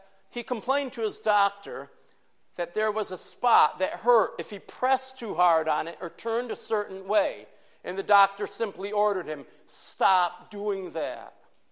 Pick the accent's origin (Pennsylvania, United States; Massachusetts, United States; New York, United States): New York, United States; Brocton; Lilydale is a small community, about 20 minutes from my hometown of Brockton.